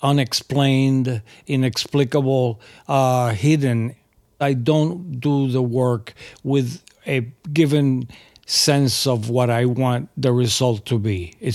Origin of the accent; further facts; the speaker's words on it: Puerto Rico; born there; I am an artist. I was born in Puerto Rico.